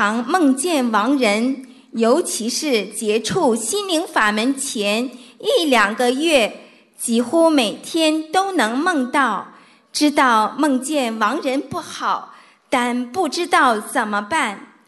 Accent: Tokyo, Japan; 我来自日本东京

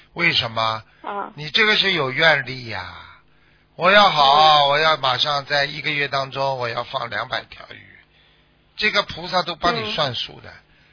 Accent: China; now in Australia; 你看我们中国人有一个好习惯，中午睡一会儿

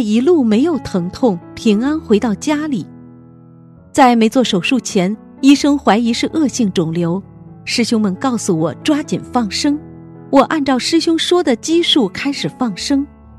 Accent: Heilongjiang, China; 我是黑龙江人，在内蒙工作。

